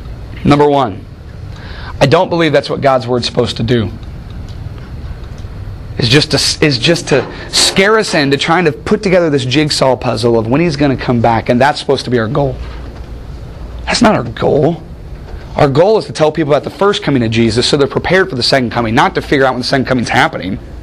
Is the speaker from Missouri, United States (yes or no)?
yes; Wentzville, Missouri, United States; I grew up in Wentzville, St. Louis area.